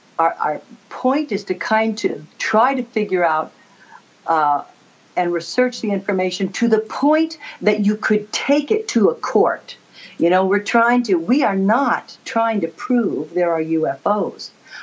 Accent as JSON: {"language": "English", "region": "Oregon", "country": "United States", "tie": "born or raised there", "also_born_or_lived": "Baltimore", "moved": "as an adult", "lives_now": "Michigan, United States", "said": "And raised in Oregon. But then I joined the Air Force and went away for forever, and I ended up in Baltimore working, and then – my husband and I retired here in northern Michigan, just outside of Cadillac."}